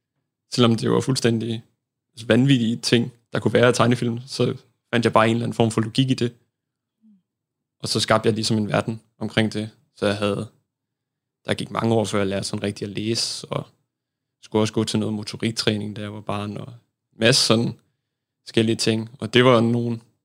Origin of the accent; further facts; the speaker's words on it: Odense, Region of Southern Denmark, Denmark; Jamen, som sagt, så er jeg vokset op i Odense med min mor og far.